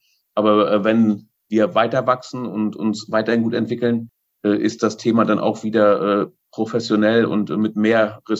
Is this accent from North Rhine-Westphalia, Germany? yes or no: no; Schwerin, Mecklenburg-Vorpommern, Germany; born there; Ich bin gebürtig in Schwerin und lebe auch in Schwerin.